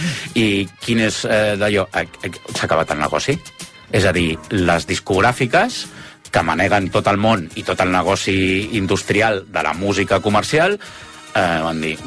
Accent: Catalonia, Spain

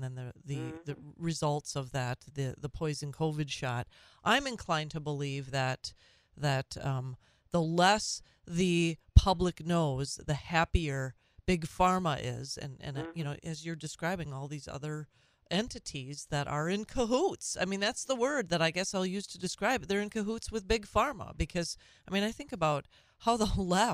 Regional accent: St. Paul, Minnesota, United States; St. Paul for me.

